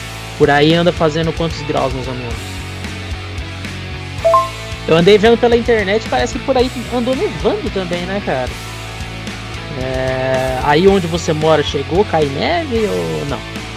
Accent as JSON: {"language": "Portuguese", "town": "Serrana", "region": "São Paulo", "country": "Brazil", "said": "Eu sou de Serrana, interior de São Paulo, do ladinho de Ribeirão Preto"}